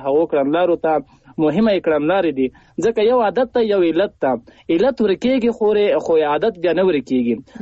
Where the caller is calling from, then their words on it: Paktia, Afghanistan; هغه هم له پکتیا احمد خیلو څخه.